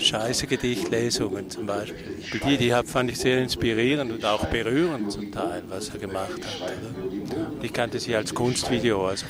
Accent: Switzerland; Bei mir ist es so, als Schweizer Filmer, mit der Arbeit, die ich mache, mit meinen essayistischen Filmen, da kannst du nicht reich werden.

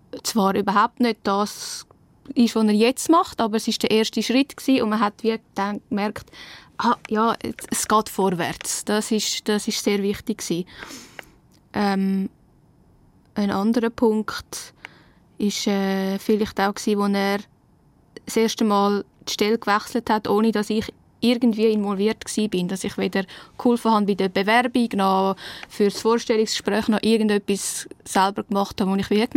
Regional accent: Switzerland; Ich rede Schweizerdeutsch

